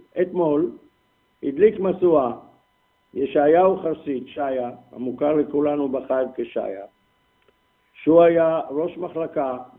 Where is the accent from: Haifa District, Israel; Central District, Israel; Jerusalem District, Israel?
Jerusalem District, Israel; Jerusalem; אני כירושלמי מצוי מגיע לקורס טייס ומגלה שמסביבי נמצאים בעיקר טייסים מקיבוצים ומושבים.